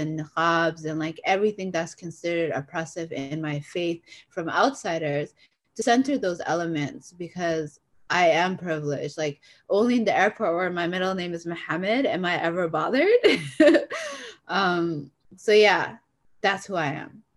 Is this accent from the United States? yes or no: no; Canada; Like I marry a lot of English and Somali words together to reflect my identity of being Canadian and Somali at the same time, and never being enough.